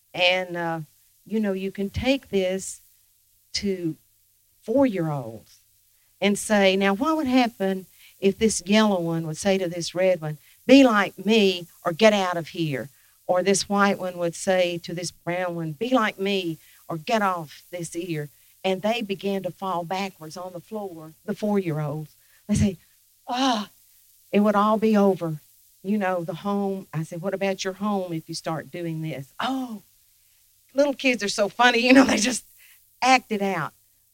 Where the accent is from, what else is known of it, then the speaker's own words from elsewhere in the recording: Oak Ridge, Tennessee, United States; And I grew up in Oak Ridge, Tennessee, where the nuclear research was done in the 40s. So I was an Appalachian, a Cherokee Appalachian